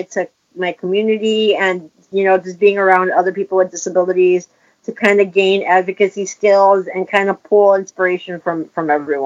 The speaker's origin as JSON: {"language": "English", "town": "Cicero", "region": "Illinois", "country": "United States", "tie": "born or raised there", "said": "I think as a child, even though I grew up in Chicago, in the Chicagoland area, I grew up in Cicero."}